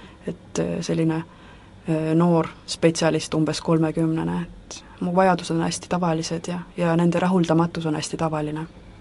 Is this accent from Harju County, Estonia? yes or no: yes; Saue, Harju County, Estonia; ma olin ikka pigem selline väga linnakeskne, kes ihaldas kesklinnas elamist, sest ma kunagi pärinen Saualt.